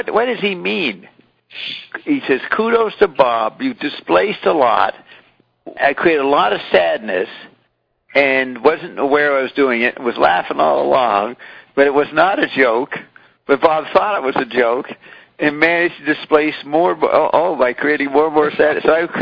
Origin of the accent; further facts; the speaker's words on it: Hull, Quebec, Canada; I was a kid from Hull, Quebec.